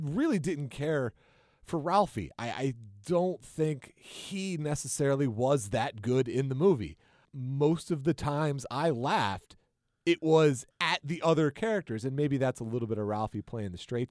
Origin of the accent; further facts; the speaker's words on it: Midwest, United States; growing up in the Midwest with winters when Randy's getting dressed to go to school and he can't put his arms down.